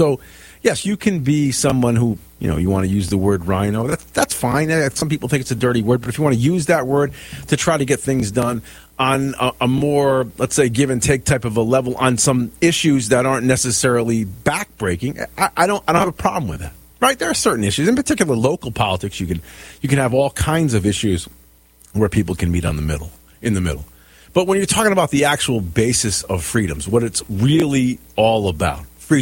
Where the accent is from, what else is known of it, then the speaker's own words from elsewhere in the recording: Connecticut, United States; Even in my home state of Connecticut, it's riddled with this.